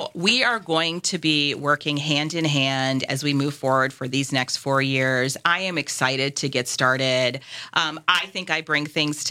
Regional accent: Brookfield, Wisconsin, United States; So, number one, I've lived in Waukesha County. I grew up here. I grew up in Brookfield. I live in Waukesha now.

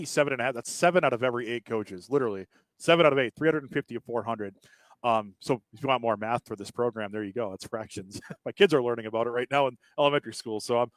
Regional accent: Cadott, Wisconsin, United States; is playing the hits from my hometown of Cadott, Wisconsin, right here.

